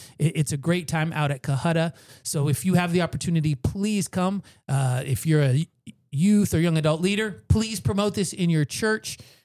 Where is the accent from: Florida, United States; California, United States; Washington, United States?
Florida, United States; also born or lived in Maryland / Thailand; I was born and raised in Florida. I did move to Maryland for 2 years